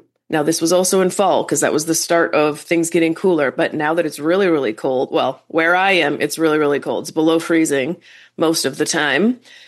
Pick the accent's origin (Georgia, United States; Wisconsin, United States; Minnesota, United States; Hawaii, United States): Minnesota, United States; I do not like winter. I grew up in Minnesota. I moved away to sunny places for a lot of years, and now I'm back because I love my family and I want to spend time with them.